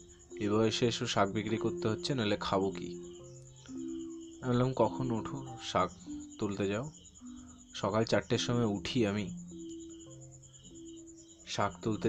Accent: Halisahar, West Bengal, India; আমি RBC evening কলেজে পড়ি নৈহাটিতে, এবং আমার বাড়ি হালি শহরে।

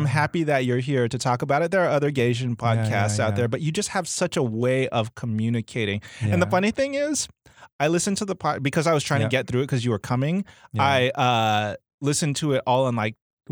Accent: San Diego, California, United States; Same. San Diego native.

